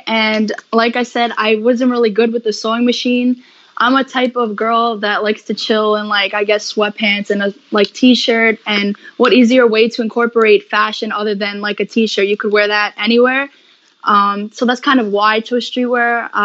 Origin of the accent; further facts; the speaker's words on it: New York, United States; So because I'm from New York, the pigeon plays like a big role.